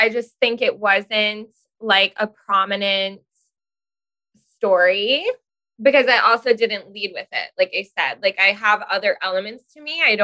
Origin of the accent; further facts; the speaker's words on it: Rockland, New York, United States; Well, I grew up in Rockland. Mm. So not technically the city, but my family's all from Manhattan.